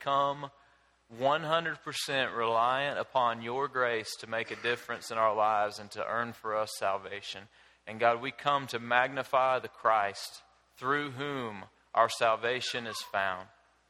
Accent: Alabama, United States; But I come from South Alabama. I come from the land of water moccasins, which the scientific term for that snake would be a cottonmouth, and rattlesnakes. I grew up encountering water moccasins and rattlesnakes.

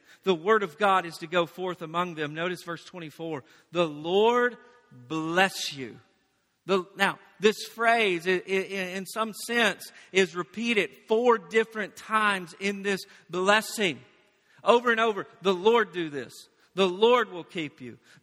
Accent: the South, United States; I grew up in the South, which many of you did.

